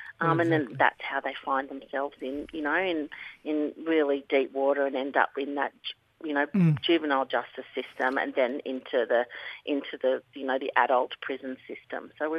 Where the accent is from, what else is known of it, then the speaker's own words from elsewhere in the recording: Australian Capital Territory, Australia; born there; So I was born on Ngunnawal country, but I'm one of those people that don't actually know.